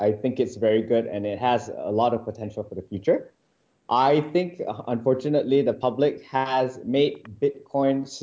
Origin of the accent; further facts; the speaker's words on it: Malaysia; Don't call me biased because I'm Malaysian.